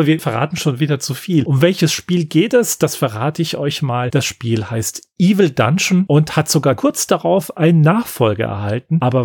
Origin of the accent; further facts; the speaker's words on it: Ludwigshafen, Rhineland-Palatinate, Germany; hier in Ludwigshafen, in meiner Heimatstadt